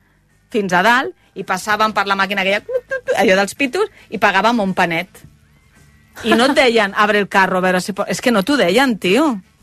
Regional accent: Badalona, Catalonia, Spain; Soc molt badalonina, eh? M'agrada bastant més... I sóc molt de Port de la Selva.

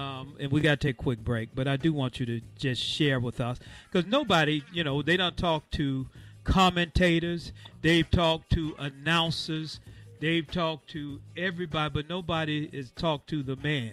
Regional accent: Thomasville, United States; I do, because this is my hometown.

